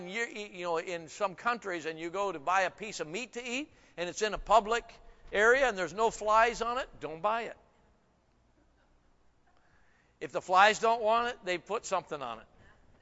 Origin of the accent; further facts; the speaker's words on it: Washington, United States; I come from Northwest Washington area, so most everybody is the left.